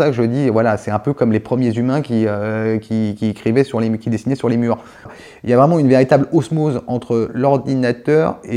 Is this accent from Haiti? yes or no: no; Sarcelles, Île-de-France, France; born there; Je suis né à Sarcelles, dans une ville où il y a 150 ethnies différentes. J'ai une identité arménienne qui m'a été donnée, qui m'a été transmise